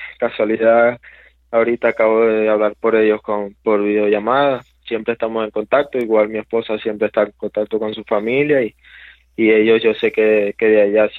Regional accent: Venezuela; Sí, aún estoy en trámite de ese pasaporte

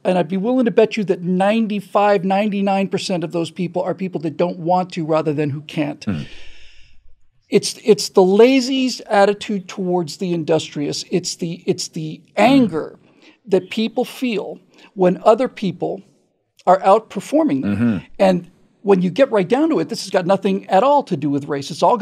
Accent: Bermuda; when I was growing up in Bermuda, it wasn't all-white, but it was considerably less racially mixed than it is here.

